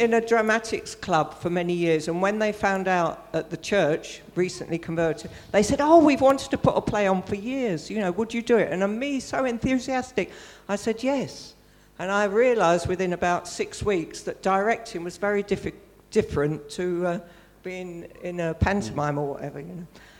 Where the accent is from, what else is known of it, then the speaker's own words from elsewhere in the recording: Kingston upon Thames, London, United Kingdom; I grew up in Kingston on Thames.